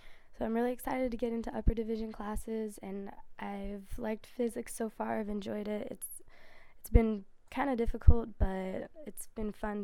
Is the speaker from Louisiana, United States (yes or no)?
no; Los Gatos, California, United States; I'm from Los Gatos, California. It is 20 minutes north of Santa Cruz, a little bit more inland and over the mountains